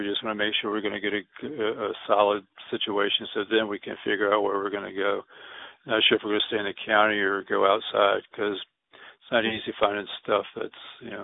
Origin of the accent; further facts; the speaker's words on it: Mechanicsville, Virginia, United States; I grew up in Mechanicsville, so I know. Yeah, it's different out here.